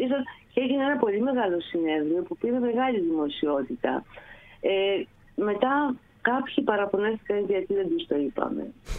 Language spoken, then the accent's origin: Greek; Heraklion, Crete, Greece; μεγάλωσα στο Ηράκλειο στην Κρήτη, ναι.